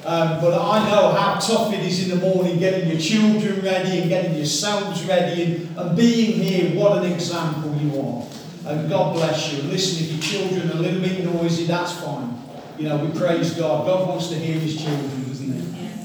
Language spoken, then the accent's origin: English; England, United Kingdom; I'm not used to that, I'm from England, come on.